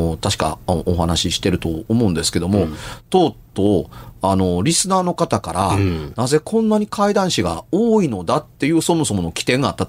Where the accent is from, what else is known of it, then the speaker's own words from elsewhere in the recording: Amagasaki, Hyogo, Japan; 僕もね、尼崎で育ちましたから